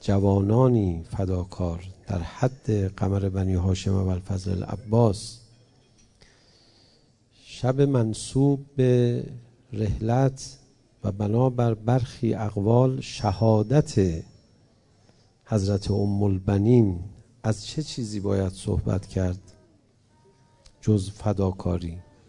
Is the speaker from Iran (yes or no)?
yes; Tehran, Tehran Province, Iran; دارالشهدای تهران، محله ابوذر. خب توی همچی فرهنگی بزرگ شدم